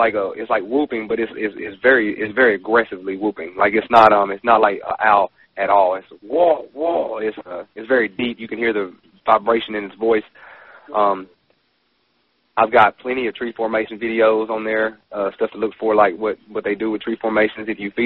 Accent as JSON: {"language": "English", "region": "Arkansas", "country": "United States", "said": "First of all … I'm from South Arkansas, Union County, to be a little bit more specific."}